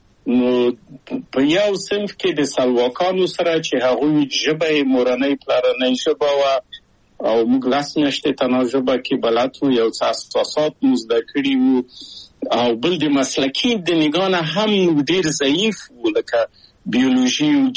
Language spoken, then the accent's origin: Pashto; Kabul, Afghanistan; moved away as an adult; موږ په کابل په یو کلي کې تقریبا چې اوسېدو